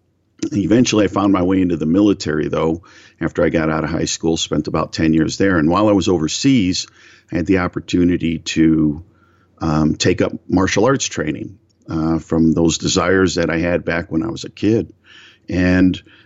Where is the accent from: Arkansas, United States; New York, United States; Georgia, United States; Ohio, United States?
Ohio, United States; I grew up in Northeast Ohio, right on the shores of Lake Erie. It was a beautiful place to grow up.